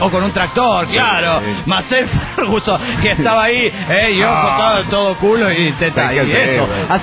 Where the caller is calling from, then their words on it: Argentina; Hola chicos … de Argentina.